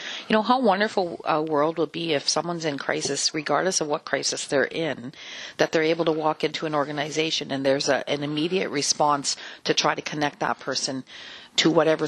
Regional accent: Churchill, Manitoba, Canada; I mean, I'm from Churchill. It's 800 people.

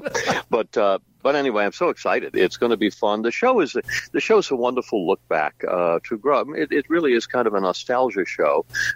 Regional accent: New England, United States; So my, you know, I grew up in New England, and my fingerprints are still there.

